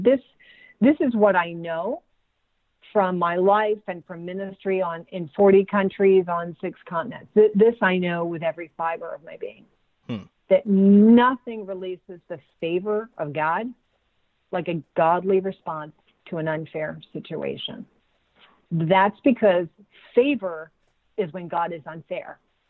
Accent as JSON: {"language": "English", "region": "New Jersey", "country": "United States", "said": "I'm from New Jersey. And I got so many times, like, I want to go all Jersey girl on somebody, but no, stop."}